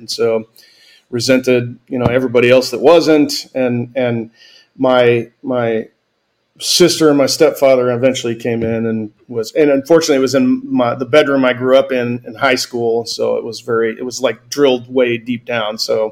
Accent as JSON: {"language": "English", "town": "Salem", "region": "Oregon", "country": "United States", "tie": "born there", "said": "Well, so I was born in Oregon, Salem, Oregon."}